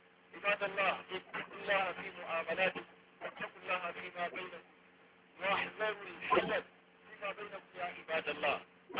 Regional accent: Gaza, Gaza Strip, Palestine; وعن بلدنا غزه

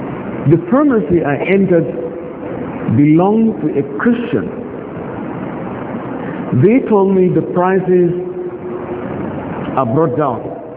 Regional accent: Nigeria; On my way back to my home country, Nigeria, to Kano, I picked an accommodation in Cotonou, the capital of Benin Republic

